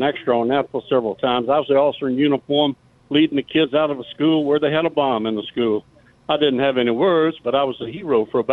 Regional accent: Oxford, Mississippi, United States; I said, I can stay for Thursday, but my hometown's Oxford, Mississippi.

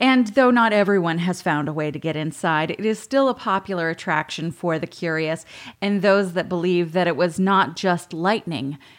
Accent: Maine, United States; From my hometown.

